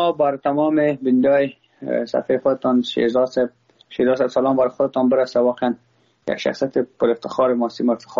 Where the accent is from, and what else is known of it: Afghanistan